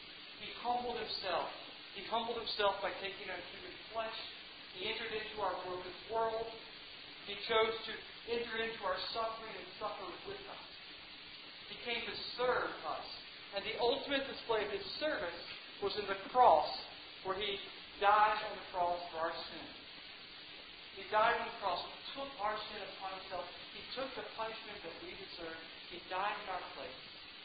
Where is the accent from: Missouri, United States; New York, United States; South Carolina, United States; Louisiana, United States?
South Carolina, United States; accent: southern drawl; I have a little bit of a southern drawl because I grew up in South Carolina, right?